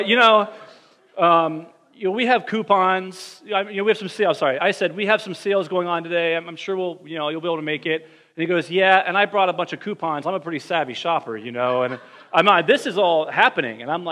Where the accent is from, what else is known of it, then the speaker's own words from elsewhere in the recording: Ohio, United States; So as many of you know, I grew up in Ohio, and my wife is Floridian, born and raised.